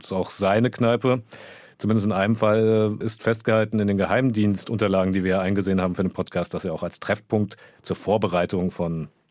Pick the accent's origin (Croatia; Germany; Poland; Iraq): Croatia; ich bin ja selbst gebürtiger Jugoslawe, Kroate, ganz wie man es nennen will